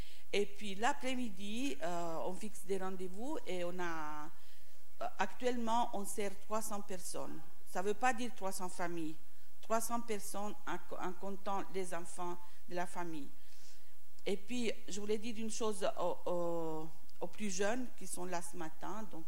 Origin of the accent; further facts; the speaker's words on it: Italy; French is a second language; ma Bible en italien, je suis italienne